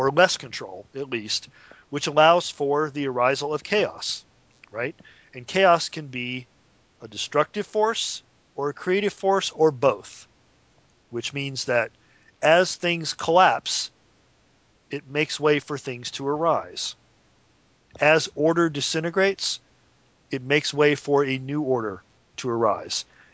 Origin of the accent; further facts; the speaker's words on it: Chicago, Illinois, United States; I grew up in Chicago.